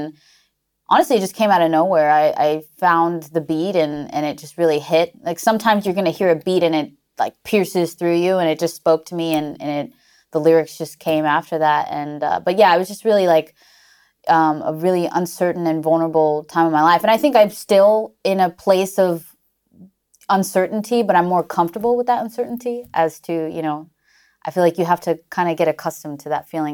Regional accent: Mexico; You know, I grew up in Mexico, so I had that influence.

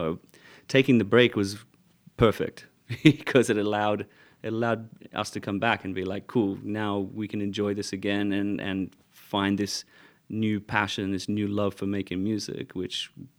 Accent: Australia; And we're Australian as well. You know, we're larrikins.

